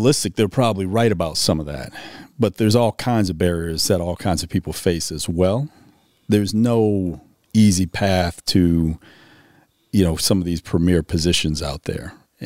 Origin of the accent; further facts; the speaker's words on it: Boston, Massachusetts, United States; also born or lived in Connecticut; that's what it was like growing up in the Northeast and in Boston in a very diverse city, and Connecticut likewise.